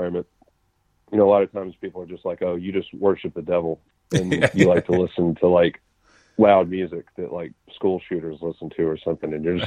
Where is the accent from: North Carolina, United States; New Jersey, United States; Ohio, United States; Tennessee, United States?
Tennessee, United States; Memphis; growing up in Memphis, I mean, there was like, you know, like a lot of different styles of hardcore, really.